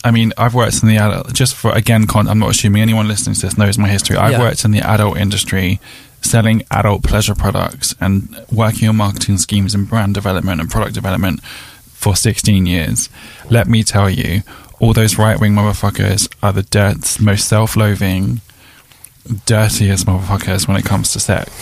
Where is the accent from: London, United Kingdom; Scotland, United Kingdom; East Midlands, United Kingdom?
London, United Kingdom; Eltham; I come from Eltham. I've grown up around racists. I grew up around National Front, EDL, all of it.